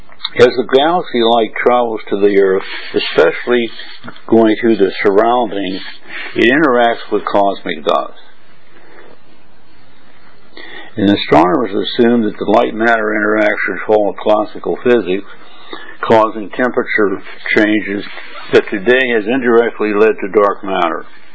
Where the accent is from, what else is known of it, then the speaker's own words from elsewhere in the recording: United States; now in Hong Kong; I'm an American living in Hong Kong in Berlin.